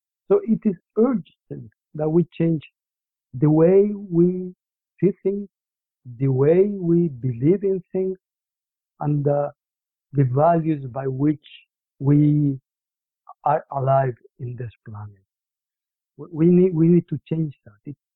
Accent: Bolivia; English is a second language; in my home country, Bolivia

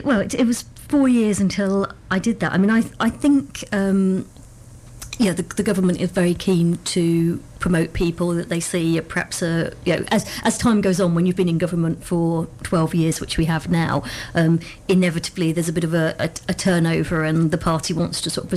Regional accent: East of England, United Kingdom; No, not originally. I'm from Bedfordshire.

